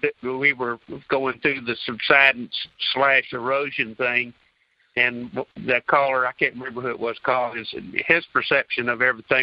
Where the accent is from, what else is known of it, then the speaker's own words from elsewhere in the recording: Texas, United States; where I grew up over there on Old River on Market Street Road, we had that same subsidence, and it was 5 or 6 feet in that 10-year span.